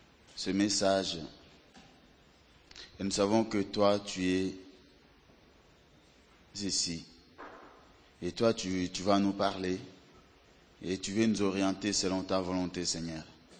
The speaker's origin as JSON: {"language": "French", "country": "DR Congo", "said": "Je viens de la République démocratique du Congo, l'ex-Zaïre. Je suis marié, père de 3 enfants. Alors ici en Europe, ça fait 7 ans que je suis là."}